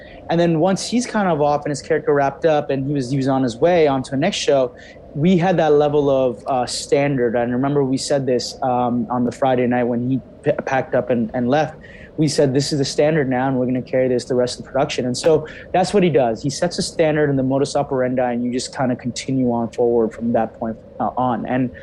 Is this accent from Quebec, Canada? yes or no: no; Hamilton, Ontario, Canada; where I grew up in Hamilton, Ontario.